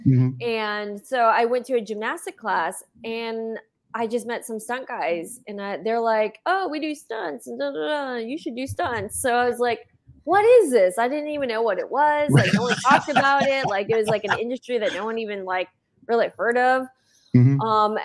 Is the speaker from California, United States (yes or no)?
yes; Stockton, California, United States; So I'm actually from Stockton, California. I actually grew up as a dancer, and I had all these dreams of becoming a dancer in Los Angeles.